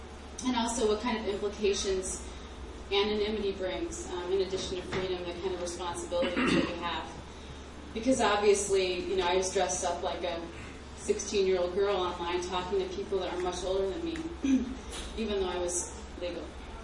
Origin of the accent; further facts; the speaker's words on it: Crete, Illinois, United States; I'm from Crete, Illinois. There's not a Greek in that town, but it's, you know, in the middle of... I married one. Okay. It's a little farm town.